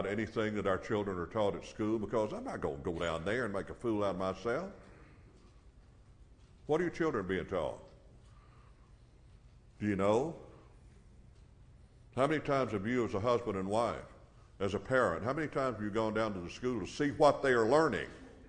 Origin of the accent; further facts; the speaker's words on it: Alabama, United States; That's easy for me, and I grew up in Alabama, and I understand it.